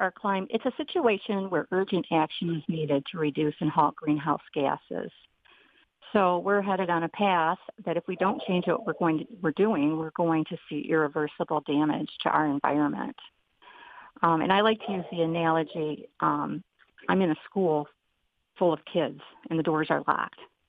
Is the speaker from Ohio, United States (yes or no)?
no; Montague, Michigan, United States; I am a Muskegon area resident for the last 50 years. And I was raised in Montague, where I live today.